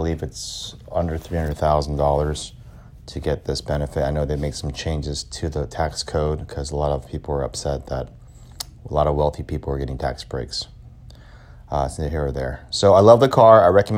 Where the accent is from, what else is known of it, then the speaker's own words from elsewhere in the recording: Fremont, California, United States; I am from Fremont, California, and the Tesla plant is in Fremont